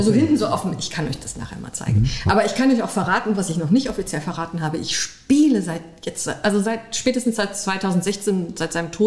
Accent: Bavaria, Germany; Ich bin in Bayern auf dem Land aufgewachsen, da gab es damals kein Tattoo-Studio.

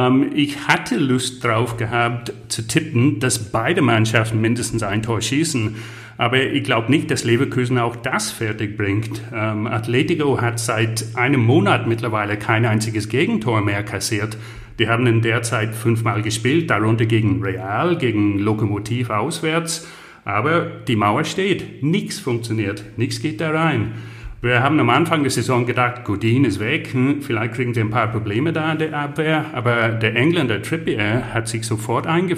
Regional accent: Ireland; German is a second language

